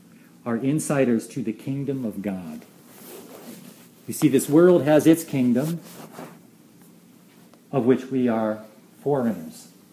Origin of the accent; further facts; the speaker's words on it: United States; Because I'm American, and you guys, Chinese